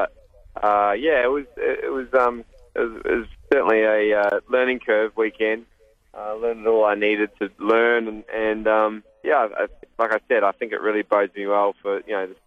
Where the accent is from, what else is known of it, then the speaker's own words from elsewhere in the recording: New Zealand; I'm a Kiwi